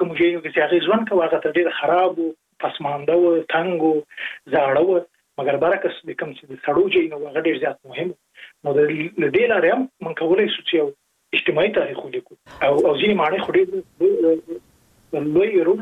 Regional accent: Jalalabad, Nangarhar, Afghanistan; زه په جره لابات کې لوی سوی

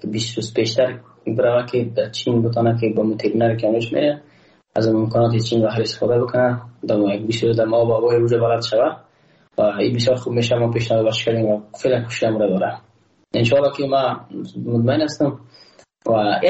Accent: Afghanistan; ما تاجک نیستم. احساس کنم ما روزبلاک پرشتی نیستم. ما یک افغان هستم

